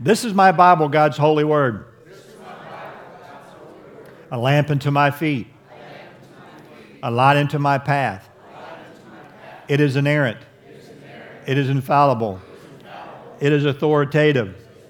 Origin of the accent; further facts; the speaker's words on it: Ohio, United States; As you all know, I'm from Ohio.